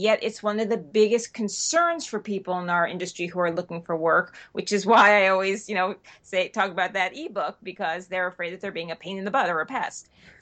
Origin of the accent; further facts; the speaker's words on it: New York, United States; Leave earlier, because as a New Yorker, I was brought up that what on time actually means is early.